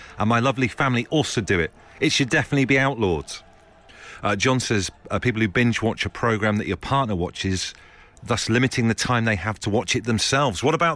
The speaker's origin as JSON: {"language": "English", "town": "Liverpool", "region": "North West England", "country": "United Kingdom", "said": "But we're going to make a weekend of it up in Liverpool. We've got loads of family we hail from Norris Green originally. That Lux area, if you've been there before."}